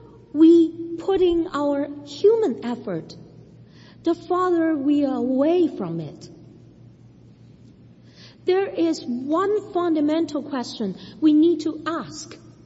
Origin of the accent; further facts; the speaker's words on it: Shanghai, China; my hometown, Shanghai, has been promoting social concord since 2010